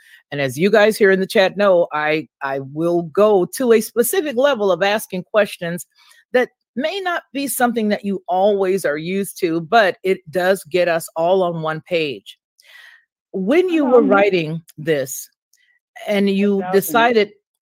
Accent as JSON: {"language": "English", "region": "California", "country": "United States", "tie": "born or raised there", "said": "Those are my old stomping grounds, being that I was raised in California."}